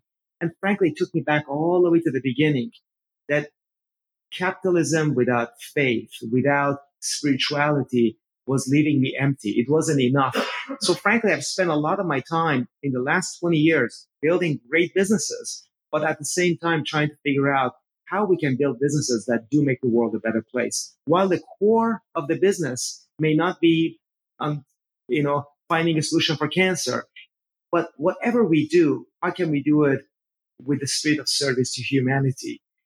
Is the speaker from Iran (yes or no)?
yes; Iran; born or raised there; now in United States